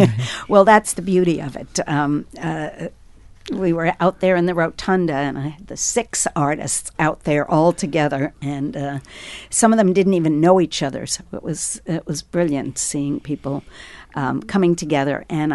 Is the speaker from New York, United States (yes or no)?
yes; New York, United States; I'm from New York. We have to have street names, because otherwise I'll never find the place.